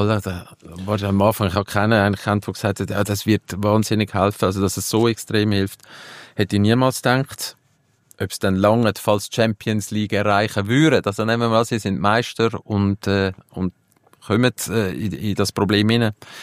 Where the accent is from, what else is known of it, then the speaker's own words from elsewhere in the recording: Switzerland; wenn wir als Schweizer in die Liga reingehen